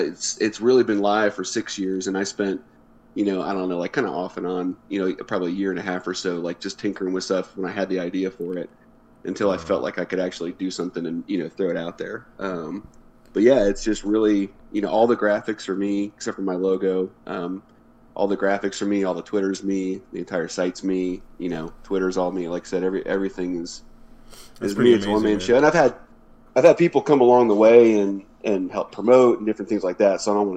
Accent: Cincinnati, Ohio, United States; I'm from Cincinnati

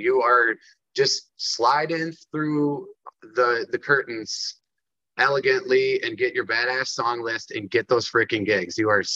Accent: Michigan, United States; I'm from Southwest Michigan

